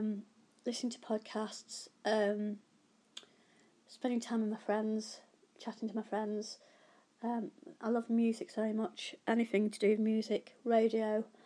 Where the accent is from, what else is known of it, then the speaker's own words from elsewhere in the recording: Stafford, West Midlands, United Kingdom; I was born in Stafford and lived in Staffordshire all my life, apart from when I've been away at school to various boarding schools.